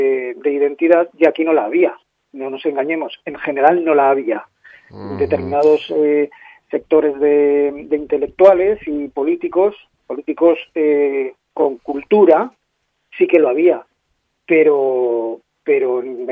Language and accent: Spanish; Ibiza, Balearic Islands, Spain; somos de la autonomía de Baleares, pero cuando salimos fuera ninguno decimos que somos baleares.